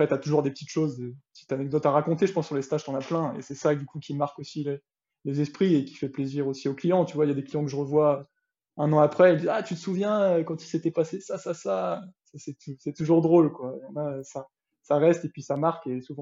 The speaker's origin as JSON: {"language": "French", "town": "L'Île-Rousse", "region": "Corsica", "country": "France", "tie": "born or raised there", "said": "ben, imposer ça serait sur les sentiers de mon enfance à Lillerousse. Là, sur les sentiers côtiers, tu sais, entre mer et montagne, petite montagne qui est dans la mer"}